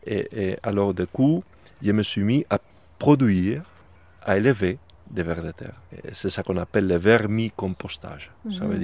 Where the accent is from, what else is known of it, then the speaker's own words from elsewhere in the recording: Spain; French is a second language; now in France; puisque je suis espagnol, j'ai fait aussi de l'ail d'Espagne. Ça, c'est de l'ail d'Espagne. C'est l'ail qu'on fait chez moi.